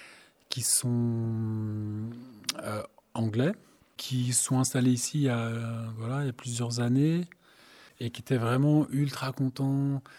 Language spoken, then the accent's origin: French; Brussels, Belgium; moi, je viens de Bruxelles, je ne suis pas de Vaour.